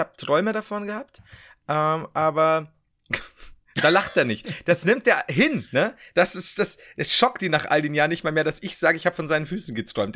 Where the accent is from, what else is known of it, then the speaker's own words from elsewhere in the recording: Bavaria, Germany; ich komme aus Bayern, ich kenn's ja nicht anders.